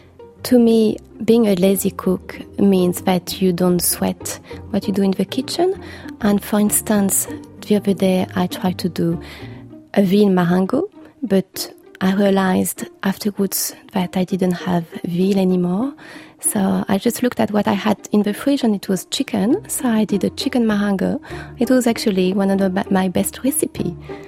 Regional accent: Bourgogne-Franche-Comté, France; I come from Franche-Comté, which is a region in eastern France, very well known for its cheese

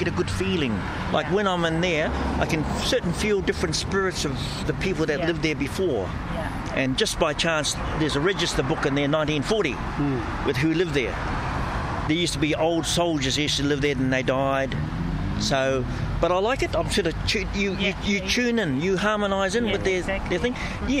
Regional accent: New Zealand; I'm from New Zealand originally. And when I was young, I learned off my elders all their tribal history.

